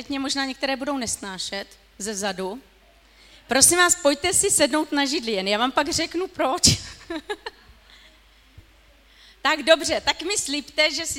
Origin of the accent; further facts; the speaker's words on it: Jaroměřice nad Rokytnou, Vysočina Region, Czechia; protože já pocházím z Jaroměřic nad Rokytnou.